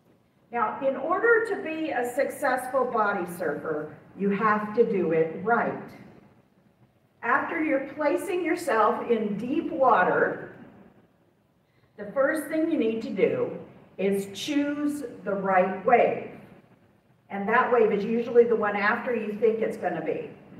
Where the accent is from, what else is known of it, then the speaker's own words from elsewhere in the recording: Florida, United States; now in Indiana; Growing up in South Florida, as I did, is, and I know this will come as a great shock to you, very different than growing up in Indiana.